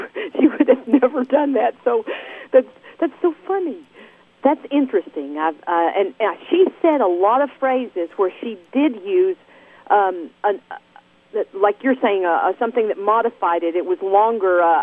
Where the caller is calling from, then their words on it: Mountain View, Arkansas, United States; I'm calling from Mountain View, Arkansas.